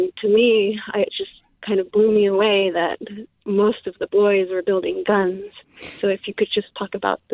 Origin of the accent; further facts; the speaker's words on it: Japan; I come from a country where there's no guns. We're from Japan.